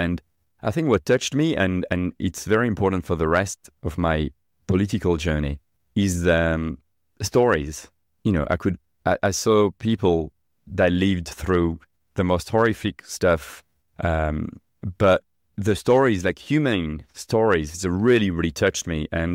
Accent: France; moved away as an adult; now in London, United Kingdom; Yeah, I grew up in France.

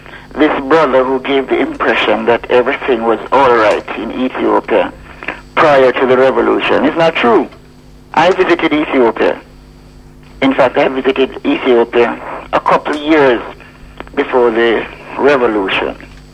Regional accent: Jamaica; I spoke to a woman in a pharmacy, and she discovered I was from Jamaica.

